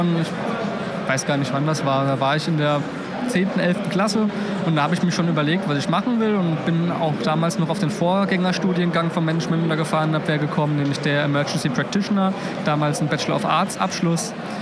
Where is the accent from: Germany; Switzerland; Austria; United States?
Germany; Mainz, Rhineland-Palatinate; born there; now in Potsdam, Germany; Also ich bin im Land Brandenburg und wohne in der Landeshauptstadt von Brandenburg, also in Potsdam. Bin aber eigentlich gebürtiger Mainzer.